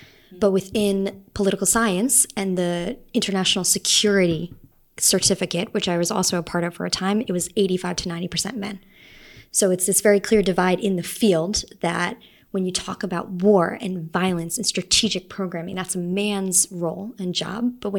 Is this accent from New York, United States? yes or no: yes; New York City, New York, United States; also born or lived in Salt Lake City; I was born in Salt Lake, but I grew up mostly in New York City and on Long Island.